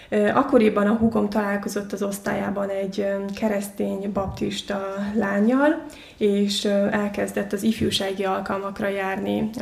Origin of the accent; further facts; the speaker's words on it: Mongolia; Hungarian is a second language; now in Hungary; Mongóliából származom, és Mongóliában a buddhizmusnak a lámanizmus irányzatát követik, és én is egy ilyen buddhista családban nőttem föl.